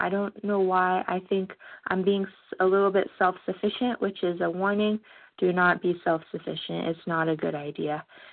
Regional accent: Los Angeles, California, United States; Okay, my last initial is A as in apple, and I'm from Los Angeles, California.

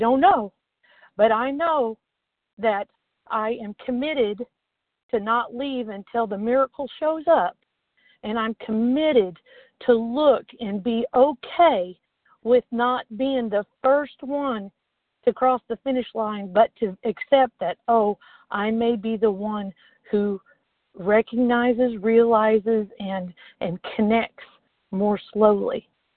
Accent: Jesup, Georgia, United States; I am from Jessup, Georgia, and this is my first share.

